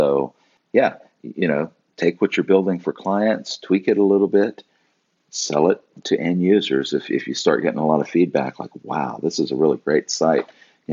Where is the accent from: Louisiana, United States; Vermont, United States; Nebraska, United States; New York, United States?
Louisiana, United States; I'm from South Louisiana and I lived in Lafayette and that's where all of my clients came from.